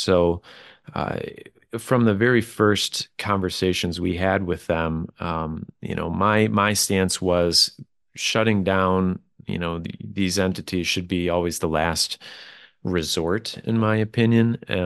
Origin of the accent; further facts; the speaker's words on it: Bridgman, Michigan, United States; And it wasn't until we affiliated with another local chamber in my hometown of Bridgman that the decision was made